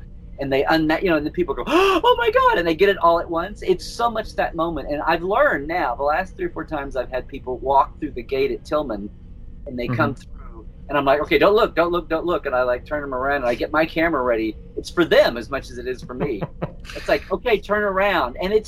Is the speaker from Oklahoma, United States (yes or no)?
yes; Oklahoma, United States; I grew up in Oklahoma.